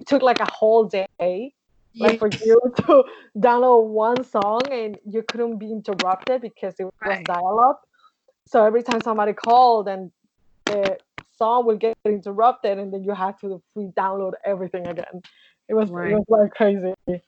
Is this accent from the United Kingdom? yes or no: no; Dominican Republic; English is a second language; now in Toronto, Canada; when I talk to people can hear my accent. So yeah, you have to explain that I'm from the Dominican Republic, that I was born and raised there. And I am currently in Toronto, Canada.